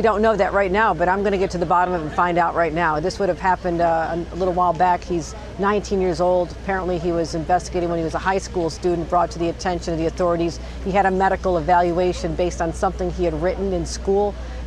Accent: Buffalo, New York, United States; it's a very tragic day for all of us here in Western New York. It's my hometown of Buffalo.

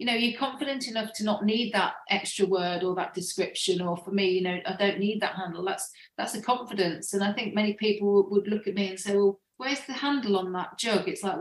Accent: East Midlands, United Kingdom; I always say that I grew up in Lincolnshire, which is like a very flat landscape. Part of Lincolnshire that I grew up in is called South Holland. It's very, very flat. So massive skies, really dramatic.

